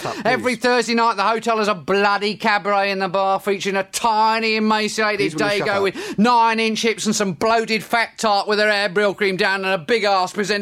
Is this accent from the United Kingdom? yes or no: yes; London, United Kingdom; Maybe it's because I'm a Londoner.